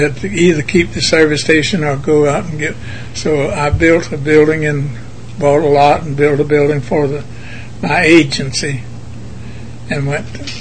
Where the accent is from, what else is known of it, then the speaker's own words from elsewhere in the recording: Georgia, United States; I am from Bullitt County.